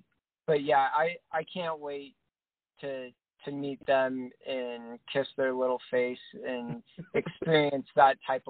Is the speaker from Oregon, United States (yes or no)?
yes; Oregon, United States; also born or lived in Tennessee; I'm originally from Southern Oregon.